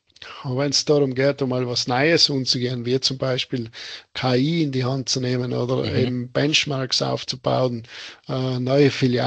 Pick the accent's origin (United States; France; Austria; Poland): Austria; Tyrol; wo man auch vielleicht wir als Tiroler ein bisschen ins Hart gehen